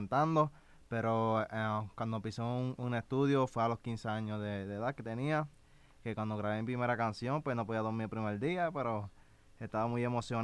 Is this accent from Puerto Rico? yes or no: yes; Puerto Rico; Originalmente vengo de Puerto Rico.